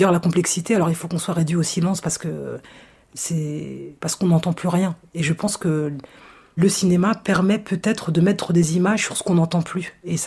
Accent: Aulnay-sous-Bois, Île-de-France, France; J'y suis retournée qu'une fois dans le cadre de ce voyage. Moi, j'ai une enfance extrêmement heureuse. C'est-à-dire que c'est ça qui est paradoxal. C'est que ma vie à Au

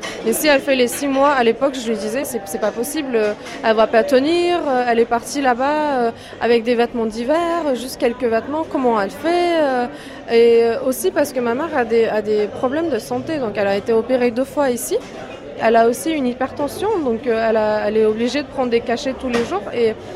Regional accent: France; je suis française

